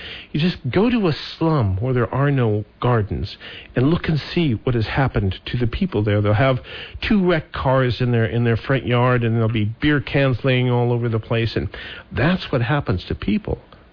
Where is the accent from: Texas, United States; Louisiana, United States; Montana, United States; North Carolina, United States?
Montana, United States; I think mine would be Yellowstone Park, because I'm from Montana.